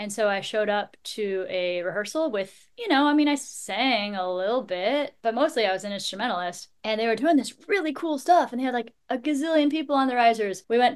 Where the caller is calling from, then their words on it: California, United States; I am in San Diego County.